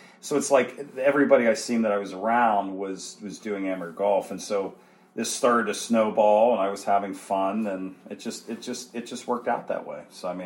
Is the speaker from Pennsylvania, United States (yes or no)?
yes; Pennsylvania, United States; And I think that being in Western Pennsylvania, you know, if I grew up in Florida or something, maybe I would have.